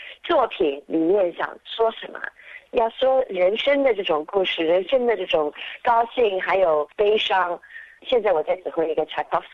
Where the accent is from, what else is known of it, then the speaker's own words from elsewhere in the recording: New Zealand; moved away as an adult; also born or lived in Shanghai, China / Melbourne, Australia; 我是在上海出生的，5岁和爸爸妈妈去新西兰，新西兰长大，然后我在新西兰读了音乐，在奥克兰大学，然后在21岁的时候我搬到墨尔本